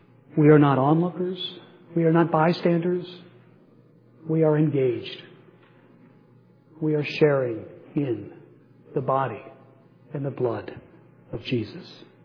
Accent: Canton, Ohio, United States; I grew up in Canton, Ohio. And in Canton, there was the McKinley National Monument.

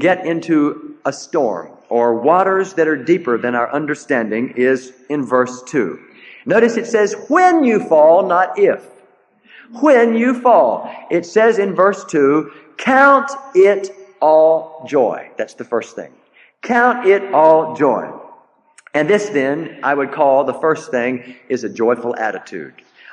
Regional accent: the South, United States; I'm coming from the South, and a lot of black people live there, precious black people.

